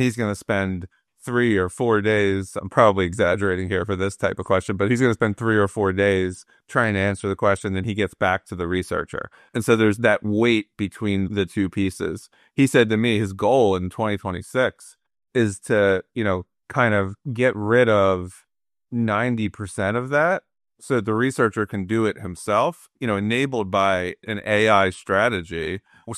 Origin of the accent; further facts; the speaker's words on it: Philadelphia, Pennsylvania, United States; now in Sarasota, United States; I saw my cardiologist in Sarasota, Florida, but you know, I grew up in Philadelphia